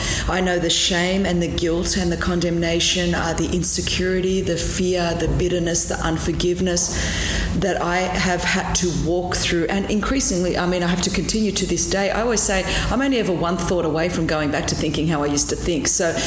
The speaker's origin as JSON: {"language": "English", "country": "Australia", "tie": "born or raised there", "said": "because I grew up in Australia"}